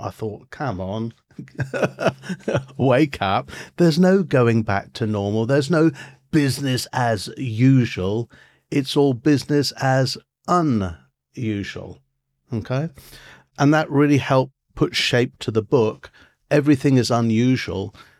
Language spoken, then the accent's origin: English; England, United Kingdom; accent: British; I'm a Brit, as you can tell by the accent.